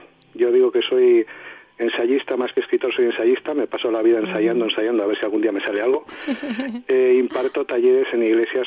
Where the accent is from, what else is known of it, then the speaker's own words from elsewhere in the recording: Basque Country, Spain; como buen vasco nos gusta comer bien y nos gusta cocinar